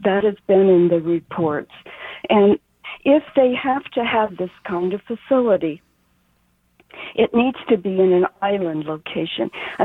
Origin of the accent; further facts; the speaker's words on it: Kansas, United States; I grew up in Riley County. It's near and dear to my heart.